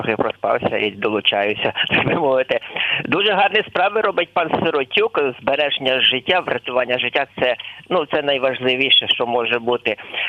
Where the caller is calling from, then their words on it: Rivne, Rivne Oblast, Ukraine; я з Рівного.